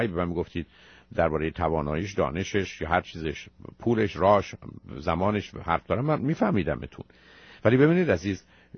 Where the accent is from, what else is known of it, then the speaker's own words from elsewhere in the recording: Iran; خب ما ایرانی هستیم، ژاپنی هم من بلد نیستم، شما بلد نیستید، من فارسی حرف میزنم.